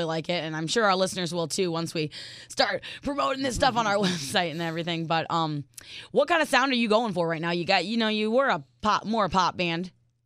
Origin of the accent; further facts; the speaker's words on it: Kalamazoo, Michigan, United States; I'm from Kalamazoo.